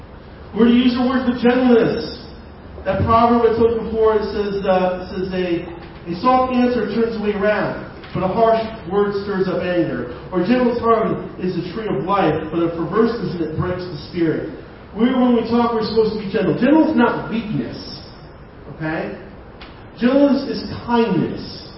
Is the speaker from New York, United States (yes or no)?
yes; New York, United States; That's hard for me. I'm from New York.